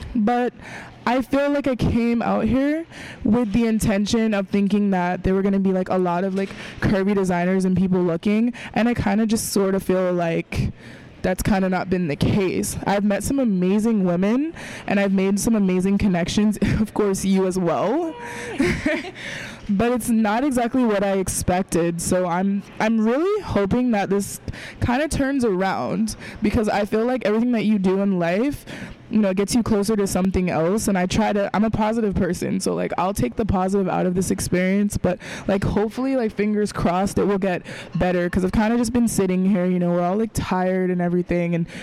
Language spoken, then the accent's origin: English; Tampa, Florida, United States; From Tampa. I drove out six hours to get here, actually.